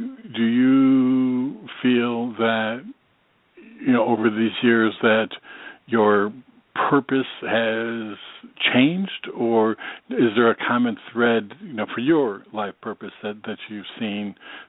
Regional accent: Binghamton, New York, United States; now in Myrtle Beach, United States; Well, now I live in Myrtle Beach, South Carolina, so I haven't gone back to Binghamton in a long, long, long time.

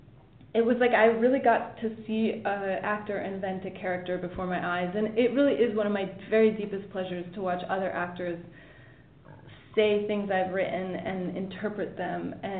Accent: Sacramento, California, United States; I mean, I'm from Sacramento and I did go to Catholic school

